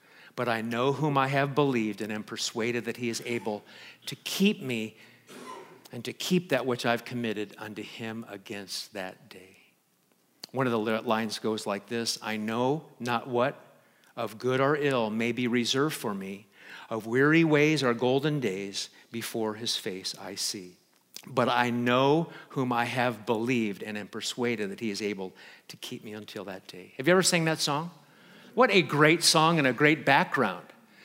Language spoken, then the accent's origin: English; Omaha, Nebraska, United States; also born or lived in Los Angeles; when I first moved to Massachusetts from California, I'm originally from Omaha, but then was in LA for a long time. I moved to Massachusetts